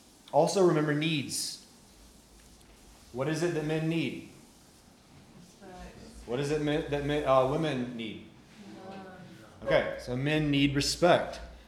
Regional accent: the South, United States; but I grew up hunting in the South, and you'd put a stand in a tree and you'd sit there for hours and hope that a deer walks under.

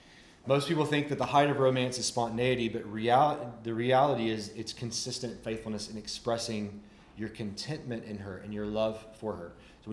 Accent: the South, United States; but I grew up hunting in the South, and you'd put a stand in a tree and you'd sit there for hours and hope that a deer walks under.

